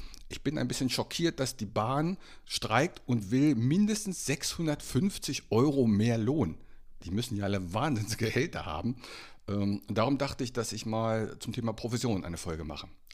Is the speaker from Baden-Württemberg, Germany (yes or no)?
no; Hesse, Germany; nach Bad Homburg, also meine alte Heimat Hessen